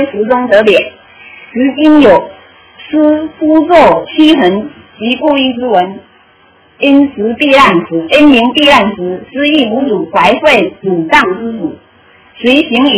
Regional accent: Quanzhou, Fujian, China; 他福州的，我是泉州的。

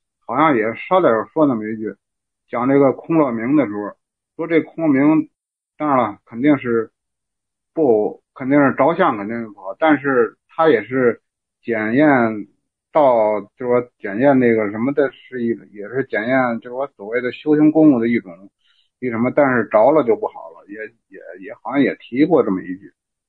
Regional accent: Beijing, China; 我是北京的。

